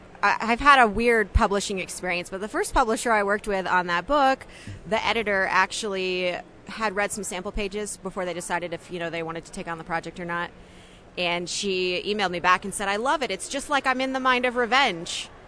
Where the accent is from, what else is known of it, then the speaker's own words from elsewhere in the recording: Vermont, United States; also born or lived in Texas; I'm originally from Vermont. That's where I was born. My whole family's from there. My mom ended up moving us all down to Texas